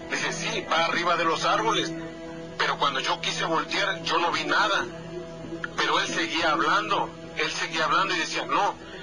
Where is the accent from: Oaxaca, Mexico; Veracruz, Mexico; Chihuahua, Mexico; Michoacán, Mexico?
Veracruz, Mexico; yo soy del estado de Veracruz.